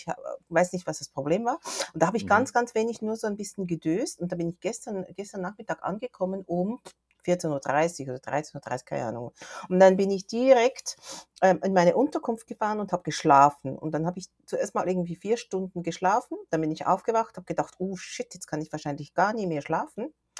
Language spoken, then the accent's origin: German; South Korea; bei uns ist wahnsinnig, also bei uns in Korea, Entschuldigung, ist es, also es war 25 Grad, hohe Luftfeuchtigkeit.